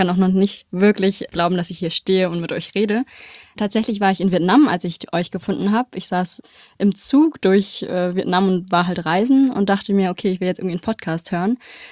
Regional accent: Berlin, Germany; Ich bin hier in Berlin aufgewachsen

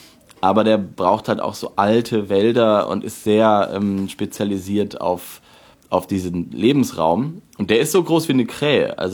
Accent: Lower Saxony, Germany; Also ich komme ja auch eigentlich aus Niedersachsen, also aus dem Westen.

